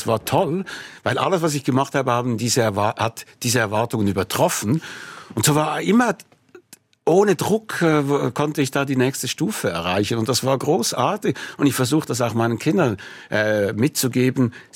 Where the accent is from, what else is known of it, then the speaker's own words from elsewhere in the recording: Switzerland; als Schweizer Journalist erlebt man selten einen Morgen mit Revolution.